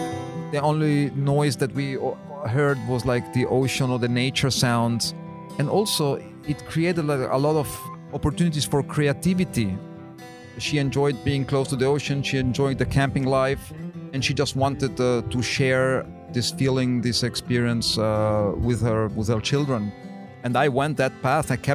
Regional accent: Italy; also born or lived in Austria; Well, I am Austrian. I was made in Austria. I was born in Austria. 1986. That's when my mom decided to pack all her stuff and move to Italy with my brother, who was 3 years old at the time. I was 6 years old.

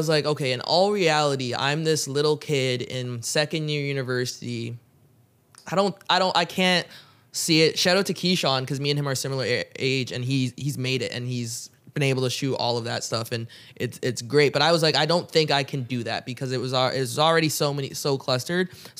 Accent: Toronto, Ontario, Canada; Growing up in Ontario, growing up in Toronto, like NBA, that's what I wanted to do.

